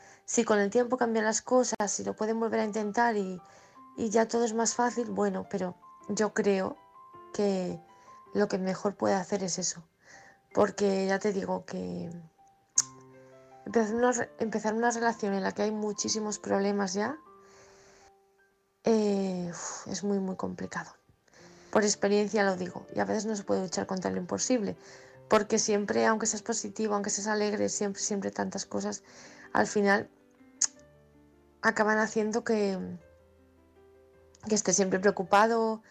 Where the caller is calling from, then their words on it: Málaga, Andalusia, Spain; corresponsal de Málaga.